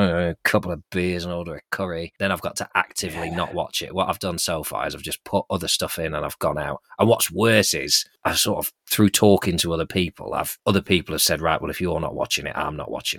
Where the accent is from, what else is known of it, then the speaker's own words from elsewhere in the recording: Nottingham, East Midlands, United Kingdom; born there; I'm 49, and here's something I just discovered. I was born in Nottingham.